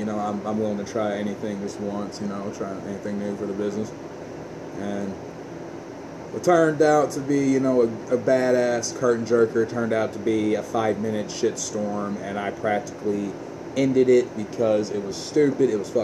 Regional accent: Paragould, Arkansas, United States; I was born and raised here in Paragould

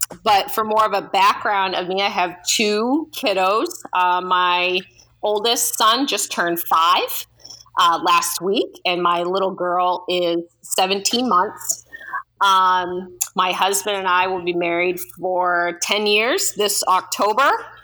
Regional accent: New Hampshire, United States; I born and raised in New Hampshire. I went to college in Maine. I'm 34 years old.

